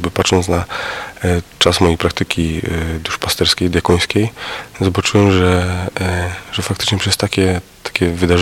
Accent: Kędzierzyn-Koźle, Opole Voivodeship, Poland; bo pochodzę z parafii właściwie, gdzie obecny mistrz Polski, czyli Zaksa Kędzierzyn-Koźle

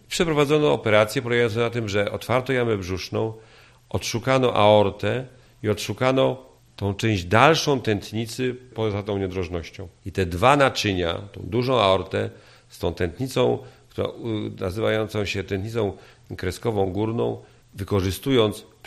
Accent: Poznań, Greater Poland Voivodeship, Poland; Ja pochodzę z Poznania. Początkowe całe życie zawodowe i studia i potem i pierwsza praca i kolejna były w Poznaniu

